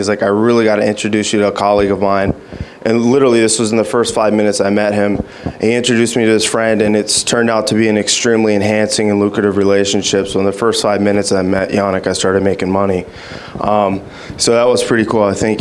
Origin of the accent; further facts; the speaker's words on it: Naples, Florida, United States; I'm from Naples, Florida.